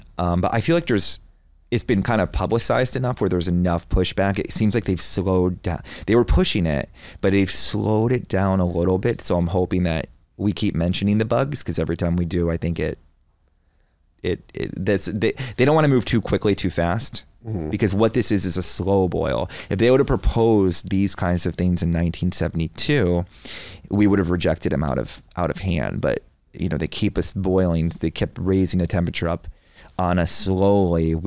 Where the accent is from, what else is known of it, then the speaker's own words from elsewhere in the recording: Bloomsburg, Pennsylvania, United States; also born or lived in Chicago; I had Utz, because I grew up in Pennsylvania. So I don't know if you know Bloomsburg.